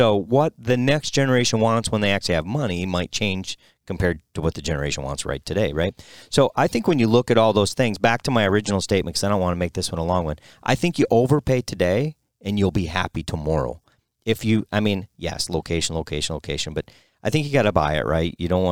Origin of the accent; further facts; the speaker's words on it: Greenwald, British Columbia, Canada; from Greenwald in BC.